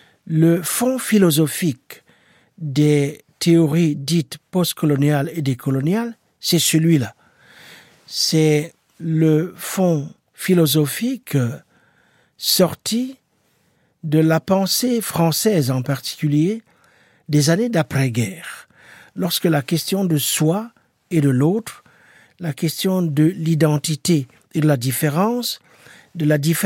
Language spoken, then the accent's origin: French; Cameroon; moved away; Moi, j'ai grandi au Cameroun à l'époque où on prenait au sérieux l'idée de construire son propre pays.